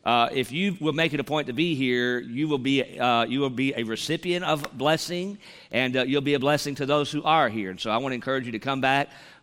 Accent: North Carolina, United States; And so I'm from North Carolina, and then we have our three children, TJ, Elise, and Vance.

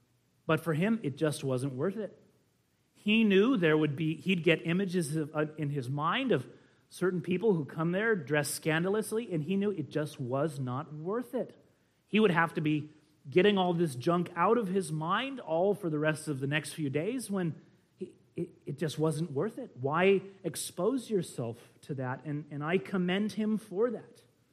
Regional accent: California, United States; And as a Californian, that is like saying, "We must cut off your right arm."

